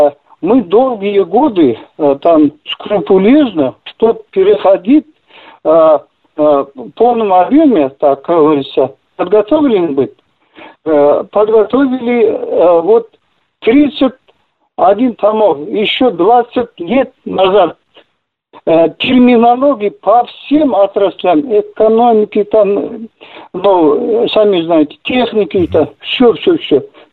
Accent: Kazakhstan; Я сам казах, но владею русским и иностранными языками.

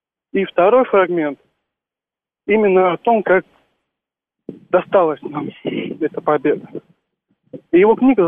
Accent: Ukraine; я родом с Украины

